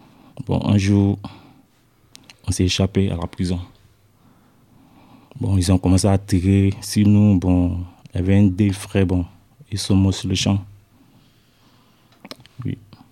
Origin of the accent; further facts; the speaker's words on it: Côte d’Ivoire; now in France; Je viens de la Côte d'Ivoire.